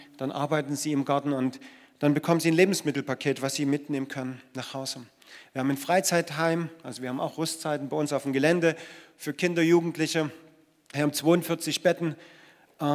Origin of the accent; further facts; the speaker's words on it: Saxony, Germany; Ja, wir sind ursprünglich aus Sachsen. Meine Frau kommt aus der Nähe von Oederan und ich komme aus der Nähe von Radeberg.